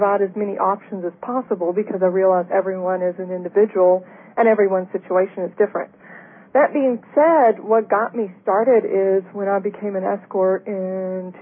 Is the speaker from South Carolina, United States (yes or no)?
no; Texas, United States; now in Las Vegas, United States; Born and raised in Texas, I am currently living in Las Vegas.